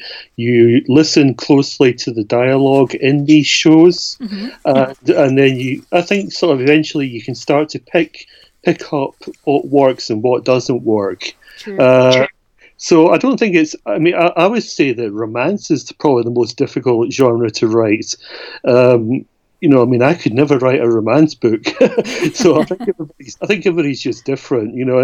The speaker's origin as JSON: {"language": "English", "country": "United Kingdom", "lives_now": "Germany", "said": "I'm British. I am living in Germany with my German wife."}